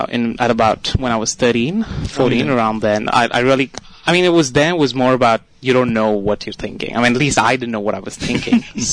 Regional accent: India; I think for me as an Indian, it would be easier to pick up Spanish to start with.

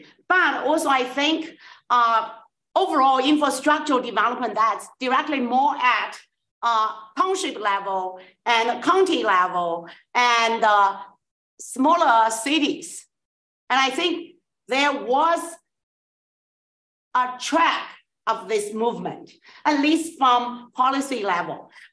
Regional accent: China; In my hometown, oh, I can boast. You know who found my county? Wu Zhetian.

